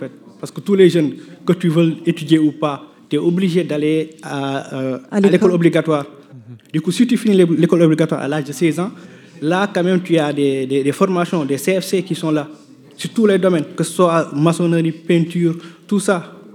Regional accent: Dakar, Senegal; moved away; moi, j'ai quitté Dakar depuis 3 ans maintenant, mais en fait, j'avais pas laissé ça en fait.

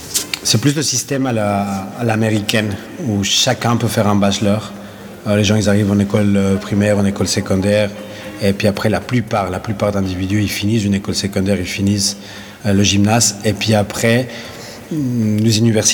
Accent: Ecuador; Mon pays d'origine est l'Équateur.

